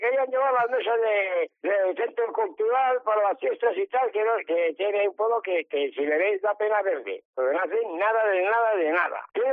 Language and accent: Spanish; Villa Jimena, Castile and León, Spain; me casé con una de aquí, la mayor, que yo soy de Villa Jimena.